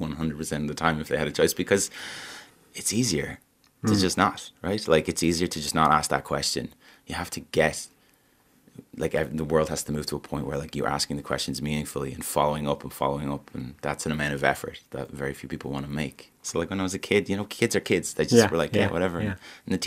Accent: Malahide, Leinster, Ireland; because I grew up in Malahide.

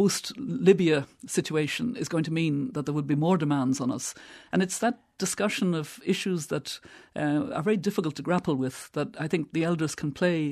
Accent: Connacht, Ireland; growing up in Mayo with these four brothers

